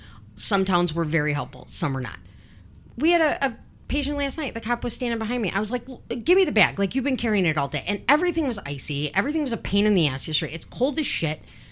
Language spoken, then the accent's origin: English; Dalton, United States; I was like, dude, I'm from Dalton. I know crack rocks.